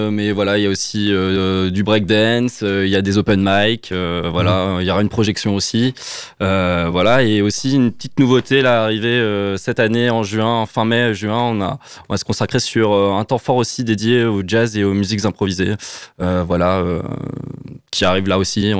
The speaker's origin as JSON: {"language": "French", "town": "Paris", "region": "Île-de-France", "country": "France", "said": "je suis arrivé en décembre 2022, j'ai commencé en janvier 2023 à travailler pour Superformat, mais moi, je viens de Paris, de base."}